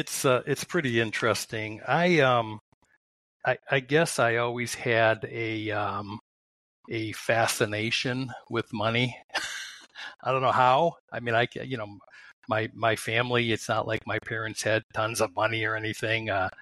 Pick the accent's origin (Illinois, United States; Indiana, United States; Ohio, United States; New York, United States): Ohio, United States; Brecksville; I grew up in Brecksville